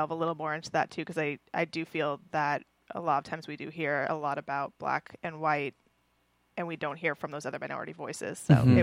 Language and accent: English; California, United States; I grew up in the Bay Area, so I grew up in a very diverse area and a very diverse school.